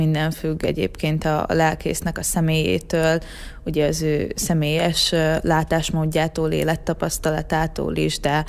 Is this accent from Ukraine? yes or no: yes; Zakarpattia Oblast, Ukraine; a kishogom is szintén otthon Kárpátalján tanul.